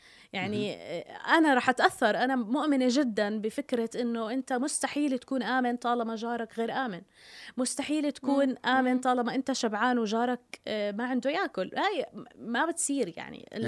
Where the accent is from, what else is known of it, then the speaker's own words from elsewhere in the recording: Jordan; بالنهاية أنا مواطنة أردنية.